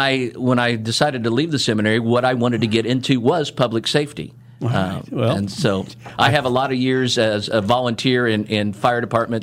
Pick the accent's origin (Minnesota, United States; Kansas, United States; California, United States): Kansas, United States; Belle Plaine; I'm grown up around here. I was born and raised down in Belle Plaine in Sumner County and have lived here basically all my life.